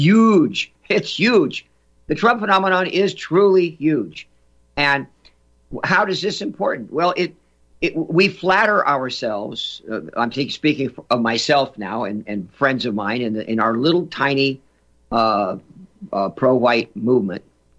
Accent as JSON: {"language": "English", "region": "North Dakota", "country": "United States", "said": "George is here with us from the East Coast. I'm here from North Dakota."}